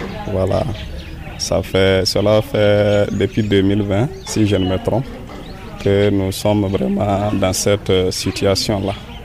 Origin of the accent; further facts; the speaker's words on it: Kantchari, Est, Burkina Faso; je viens de Kanchari.